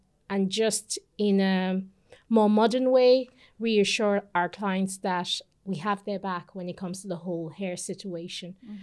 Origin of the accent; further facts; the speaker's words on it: Ireland; But growing up in Ireland